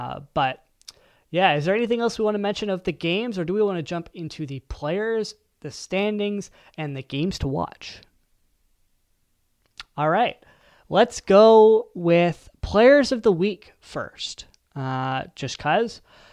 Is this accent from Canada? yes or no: yes; Canada; because that is a pretty big loss, and as a Canadian, hurts to see.